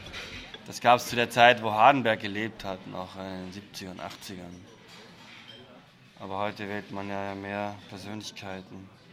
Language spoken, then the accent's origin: German; Vorarlberg, Austria; Also da, wo ich aufgewachsen bin, Vorarlberg, ist schon sehr autoritär alles gewesen.